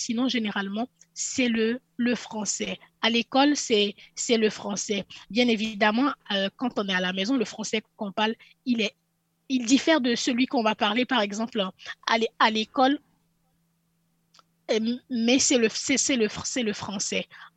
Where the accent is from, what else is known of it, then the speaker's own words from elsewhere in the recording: Côte d’Ivoire; first language French; C'est que moi j'ai grandi et ma langue première, c'est le français. Moi, j'ai grandi avec pour langue première le français.